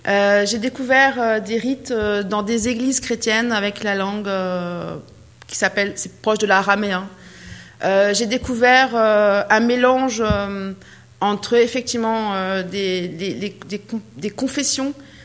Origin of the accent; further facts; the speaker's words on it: Châteauroux, Centre-Val de Loire, France; born there; je suis née à Châteauroux, donc c'est le centre de la France. Je n'ai absolument pas de racines libanaises. J'ai quelques racines anciennes, séfarades, mais très, très, très, très lointaines.